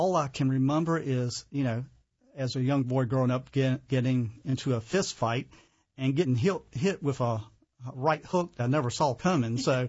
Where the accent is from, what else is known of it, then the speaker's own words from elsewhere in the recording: Henderson, North Carolina, United States; now in Raleigh, United States; I grew up in Henderson, North Carolina, which is probably about an hour north of Raleigh. Okay. You know, a very rural community.